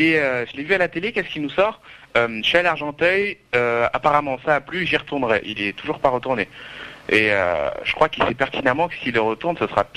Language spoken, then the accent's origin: French; Senegal; Moi, je suis sénégalais.